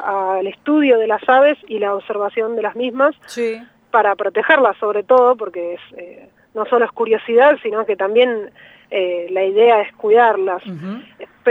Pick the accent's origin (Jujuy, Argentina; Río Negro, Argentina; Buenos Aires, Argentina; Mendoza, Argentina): Buenos Aires, Argentina; Sí, yo soy de Ciudad Autónoma de Buenos Aires, así es.